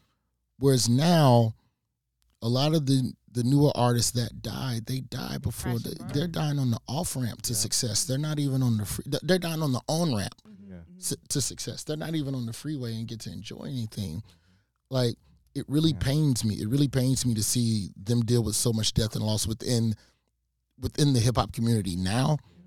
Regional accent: the South, United States; As a Southerner, I have to choose

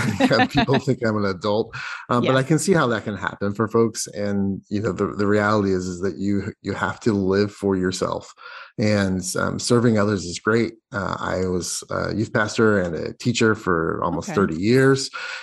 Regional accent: Indiana, United States; now in Seattle, United States; Yeah. I'm from Indiana, but currently in Seattle.

